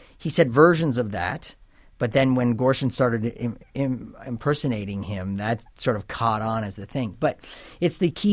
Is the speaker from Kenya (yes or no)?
no; Canada; moved away as an adult; It started when I grew up in Canada, but came here to go to acting school.